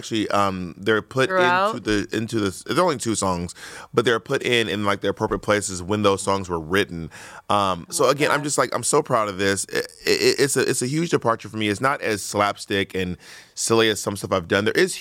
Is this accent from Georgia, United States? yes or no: yes; Atlanta, Georgia, United States; So I'm from Atlanta, and we probably take Black History Month a little more seriously than other places do.